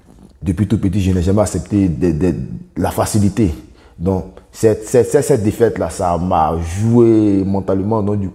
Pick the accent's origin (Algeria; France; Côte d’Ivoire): Côte d’Ivoire; je viens de la Côte d'Ivoire, je suis né le. Je suis né le 12, le 20, le 26 décembre 1998. J'ai 24 ans.